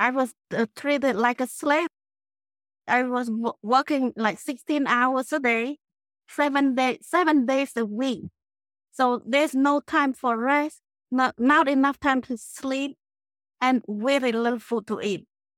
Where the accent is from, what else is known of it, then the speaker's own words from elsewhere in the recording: Cambodia; English is a second language; So I left my family behind and left my hometown. So I went to Phnom Penh to attend college. While I was away from home in 1975, the very bad thing happened to Cambodia.